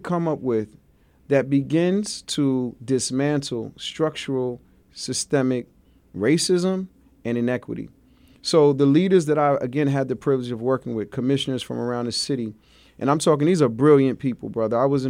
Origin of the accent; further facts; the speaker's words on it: New York City, New York, United States; Flatbush. So, you know, all of those experiences, the challenges, the struggles that you go through as a New Yorker